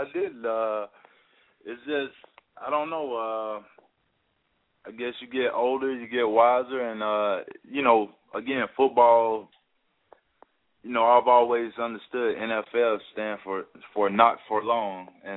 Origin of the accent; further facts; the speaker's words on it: Mississippi, United States; I'm from Mississippi. I love to eat